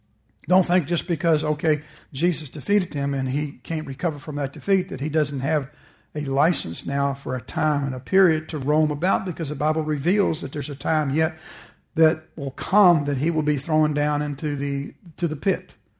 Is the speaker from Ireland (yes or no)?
no; United States; I'm a Christian first and I'm American second.